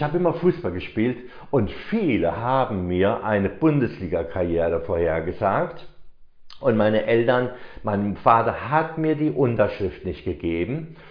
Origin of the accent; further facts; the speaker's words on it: Hesse, Germany; ich bin hier im Hinterland Marburg-Biedenkopf aufgewachsen.